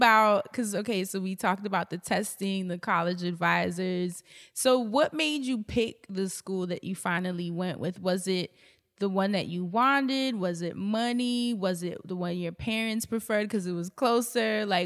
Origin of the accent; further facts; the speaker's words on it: New York City, New York, United States; She was from Oakland, you know, and that was real cool because I'm coming from Harlem.